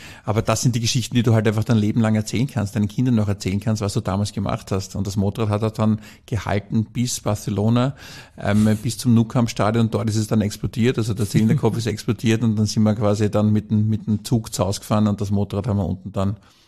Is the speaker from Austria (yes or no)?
yes; Vienna, Austria; also born or lived in Tyrol; Ich meine, ich bin ja Tiroler gebürtiger, aber ich bin dann schon in der Volksschule nach Wien gegangen und dann dort, wie gesagt, in dieser kleinen Atmosphäre quasi aufgewachsen.